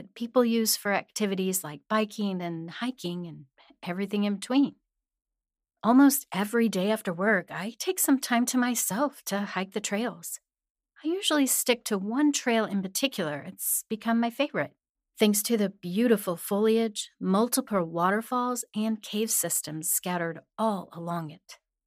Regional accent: Kansas, United States; moved away as an adult; I've been a Northwest Arkansas transplant for close to a year now. Moving here wasn't much of a jump from my home state of Kansas

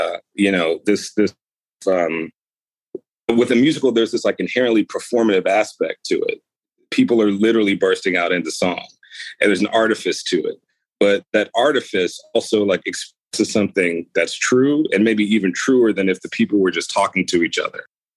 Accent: United States; Well, because I'm Black and queer. Hello. And I grew up in America. That's why I'm depressed.

